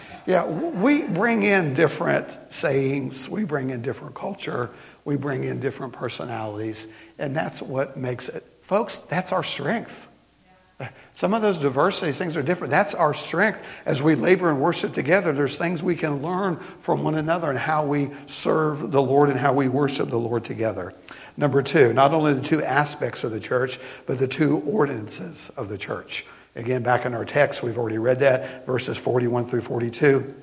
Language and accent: English; the South, United States; accent: Southern; And she would tease me because of my southern accent.